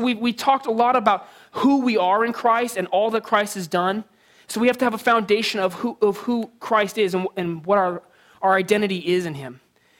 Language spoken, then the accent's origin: English; San Diego, California, United States; I grew up in San Diego, and I asked that question, it'd be like four of us, you know.